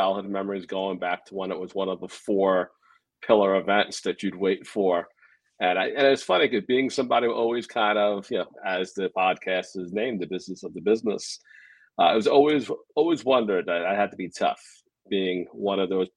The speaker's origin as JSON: {"language": "English", "town": "Brooklyn", "region": "New York", "country": "United States", "tie": "born or raised there", "said": "My earliest memory is I grew up in Brooklyn, New York in Bensonhurst in 1974."}